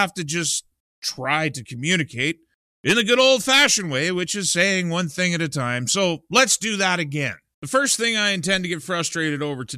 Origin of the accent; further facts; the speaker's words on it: Eastern Canada, Canada; I come from Eastern Canada. I moved out here to become part of Western Canada.